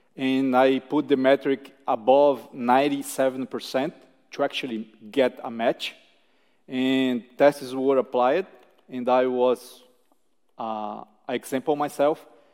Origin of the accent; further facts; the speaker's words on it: Brazil; I'm from Brazil, and I'm happy to answer your questions.